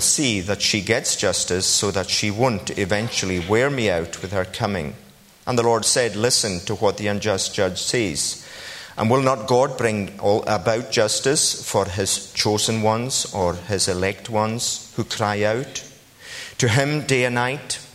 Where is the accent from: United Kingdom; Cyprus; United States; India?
United Kingdom; Harris, Scotland; And I said, "Oh, I come from the Kingdom of Harris."